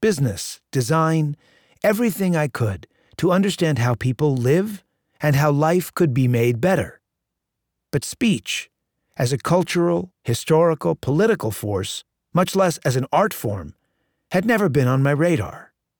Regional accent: Minneapolis, Minnesota, United States; also born or lived in New York City; my hometown, which is to say that 22 years after deliberately disconnecting from Minneapolis by moving to New York City, I'd circled back

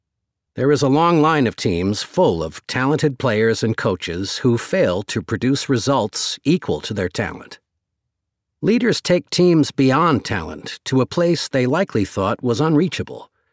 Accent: Ashtabula, Ohio, United States; This was my senior year at St. John High School in my hometown of Ashtabula.

